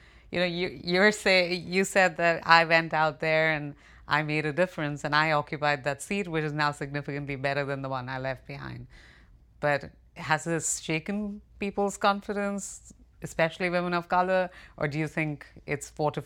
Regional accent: India; as an Indian, I can say it's expected of me almost societally that I take care of my kids

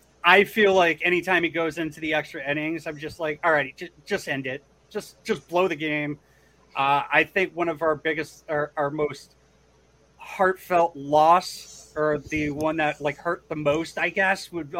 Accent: Tolland, Connecticut, United States; I'm also from Connecticut too, Jim. I'm from the Tolland area.

